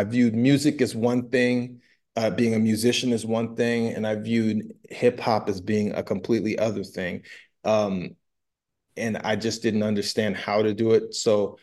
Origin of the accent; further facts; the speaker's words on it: New York, United States; So, growing up in Long Island, like, where typically, the culture of hip hop was more relegated towards the boroughs